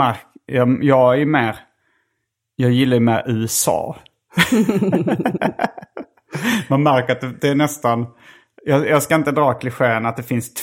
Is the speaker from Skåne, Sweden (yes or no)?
yes; Lund, Skåne, Sweden; jag har vuxit upp i Lund som en universitetsstad.